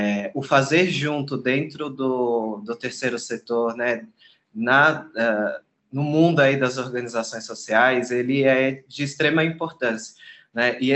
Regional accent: Brazil; mas como bons brasileiros, a gente olhou e falou assim

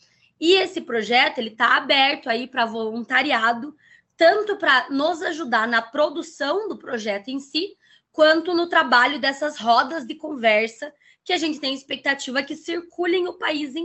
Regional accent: South Region, Brazil; nós somos aqui do Sul

